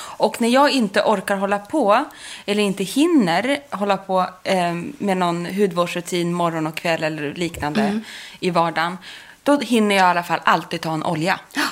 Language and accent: Swedish; Sundsvall, Västernorrland County, Sweden; när jag var tonåring hemma i Sundsvall